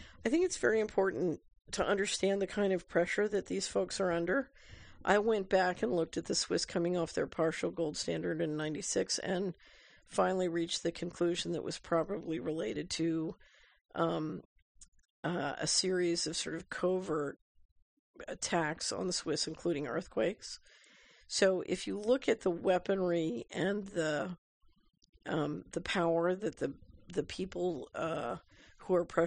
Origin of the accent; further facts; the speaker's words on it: Singapore; English is a second language; now in United Kingdom; I'm currently a university student studying politics, philosophy, and economics in the UK, although I'm from Singapore originally.